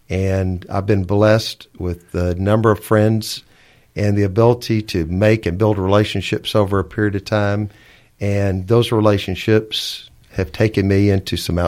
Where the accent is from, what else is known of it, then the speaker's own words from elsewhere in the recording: Orange, Texas, United States; I was working in my hometown of Orange